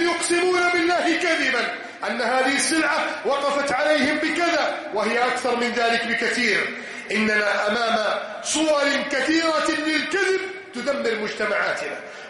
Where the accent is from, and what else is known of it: Egypt